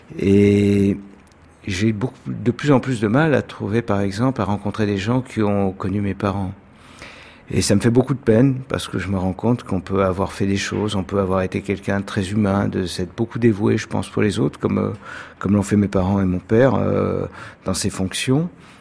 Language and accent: French; Bastia, Corsica, France; born there; parce que je suis né à Bastia, que c'est écrit sur Wikipédia, mais ma famille était du Sud-Ouest. Mon père était de Saint-Mamet de Luchon, à côté de Luchon, et ma mère d'Agen.